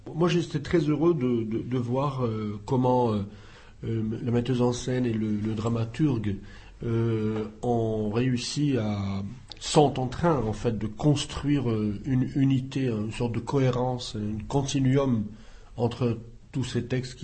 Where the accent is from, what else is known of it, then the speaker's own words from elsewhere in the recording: Morocco; je suis du Maroc